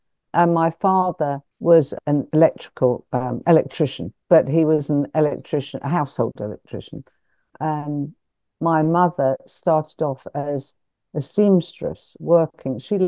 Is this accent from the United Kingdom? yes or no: yes; Hampstead, London, United Kingdom; born there; I was born in the Elizabeth Garrett Anderson Hospital in Hampstead Heath.